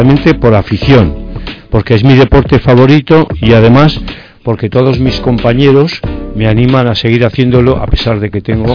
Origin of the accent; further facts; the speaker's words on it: Equatorial Guinea; born there; como soy nacido en Guinea Ecuatorial